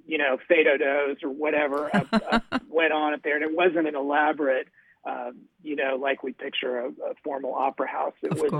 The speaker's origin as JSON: {"language": "English", "town": "Lafayette", "region": "Louisiana", "country": "United States", "tie": "born or raised there", "said": "I knew the name only because I grew up in a subdivision called Bendel Gardens in Lafayette"}